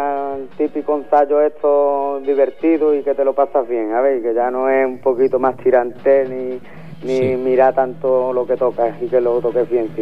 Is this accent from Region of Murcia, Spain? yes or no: no; El Puerto de Santa María, Andalusia, Spain; somos los tres de aquí, del puerto de Santa María, que es una localidad que está en la provincia de Cádiz. Y los tres somos de aquí